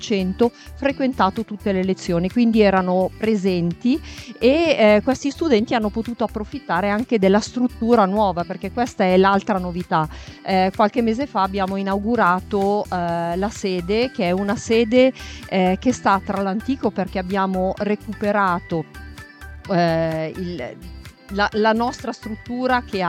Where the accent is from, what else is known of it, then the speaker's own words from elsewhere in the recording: Piedmont, Italy; Il mio accento mi tradisce, io sono venuta apposta, ho la valigia là in fondo, quindi quando finiremo la nostra diretta in spiaggia tornerò in quel della provincia di Novara.